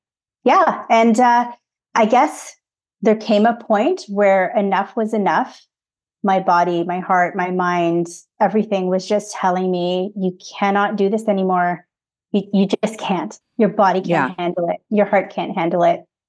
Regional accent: Canada; I'm a Filipino Canadian.

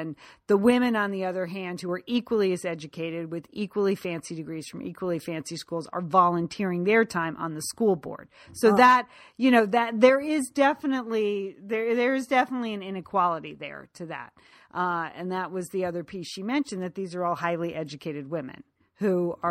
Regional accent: Connecticut, United States; I am from Connecticut, and sometimes my mouth doesn't move in ways other people's mouth moves.

